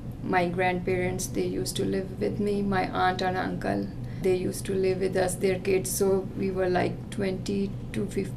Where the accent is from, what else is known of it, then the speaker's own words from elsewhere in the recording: Punjab, India; I am from Punjab, north part of India, and it's closer to the capital of India, which is Delhi. It's like 5 hours drive.